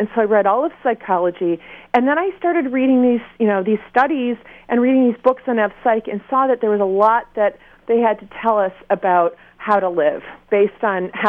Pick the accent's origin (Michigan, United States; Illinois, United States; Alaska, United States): Michigan, United States; I'm from Michigan, and I was raised to be decent and considerate to other people.